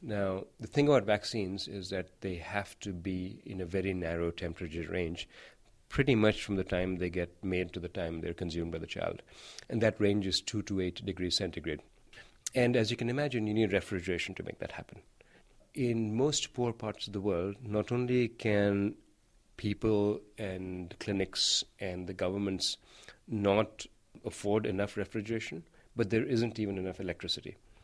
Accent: India; Well, I grew up in India. And the thing with India is that there isn't access to very good tertiary education, to higher education.

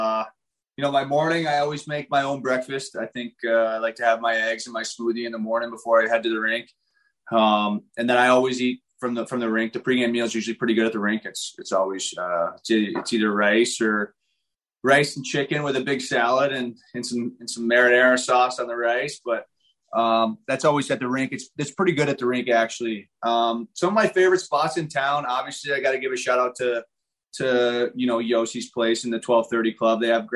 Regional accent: Detroit, Michigan, United States; So I grew up in Detroit, and probably one of the best eras of Detroit hockey of all time.

